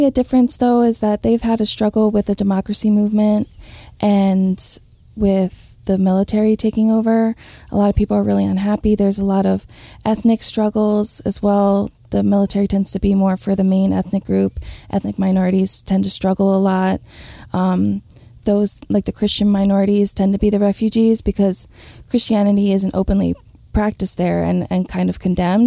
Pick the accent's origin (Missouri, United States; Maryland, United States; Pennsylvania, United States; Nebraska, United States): Maryland, United States; Baltimore; I did that back in my hometown of Baltimore, where I helped Burmese refugees kind of navigate the system.